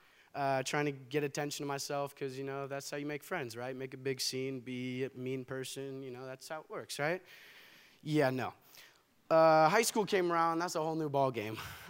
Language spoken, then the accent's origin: English; Danville, California, United States; I was born and raised in Danville. I've never actually even moved, so been here my whole life.